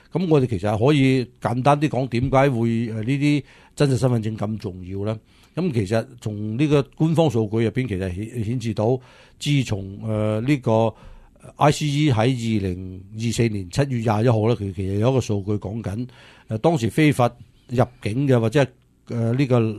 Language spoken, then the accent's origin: Cantonese; United States; 我哋美国人